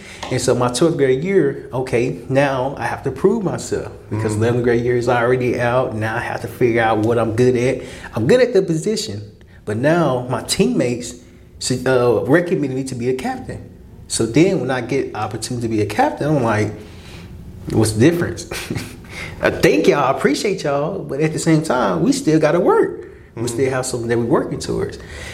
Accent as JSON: {"language": "English", "town": "Little Rock", "region": "Arkansas", "country": "United States", "tie": "born or raised there", "said": "When I was in high school, so my hometown is Little Rock, Arkansas. But I went to a school called Little Rock Central High School."}